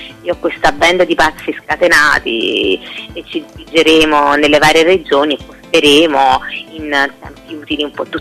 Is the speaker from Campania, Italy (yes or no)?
yes; Naples, Campania, Italy; io sono napoletanissima e sono una terrona, come si suol dire